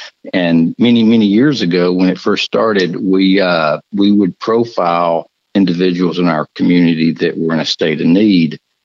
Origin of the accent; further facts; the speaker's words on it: Jackson, Tennessee, United States; and I was raised in Jackson, Tennessee